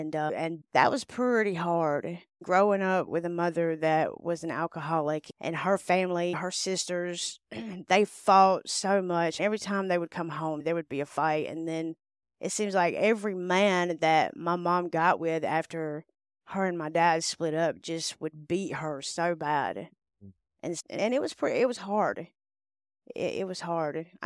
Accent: Tifton, Georgia, United States; No, I grew up in Tifton, Georgia.

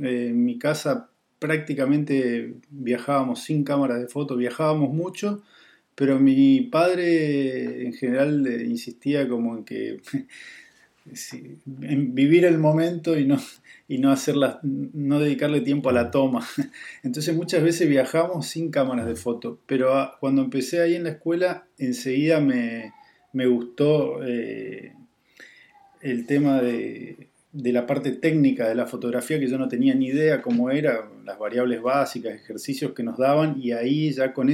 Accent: Posadas, Misiones, Argentina; also born or lived in Córdoba; yo soy de Misiones, de Posadas, del noreste, digamos, de la Argentina, en el límite con Brasil y con Paraguay. Y me fui a estudiar a Córdoba

